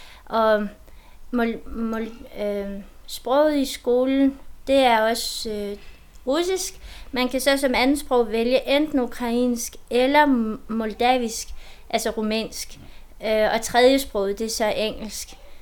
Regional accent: Transnistria, Moldova; now in Denmark; fordi jeg var på ferie med min mand hjemme i Transnistrien.

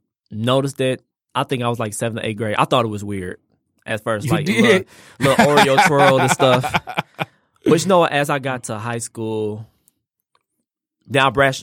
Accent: Detroit, Michigan, United States; Ever since, you know, of course, we grew up in Detroit, and Detroit is 85% black.

